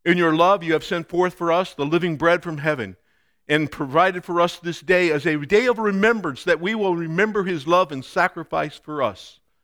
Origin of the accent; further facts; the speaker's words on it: Chicago, Illinois, United States; I'm from Chicago. And I speak Chicago, but we're going to do it in English, Chicago style.